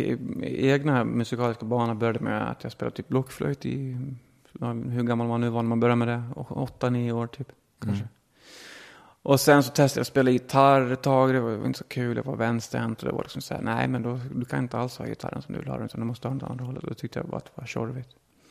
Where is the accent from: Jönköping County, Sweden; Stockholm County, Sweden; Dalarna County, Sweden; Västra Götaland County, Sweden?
Dalarna County, Sweden; Kvarnsveden; Alltid funnits otroligt mycket musik hemma i Kvarnsveden.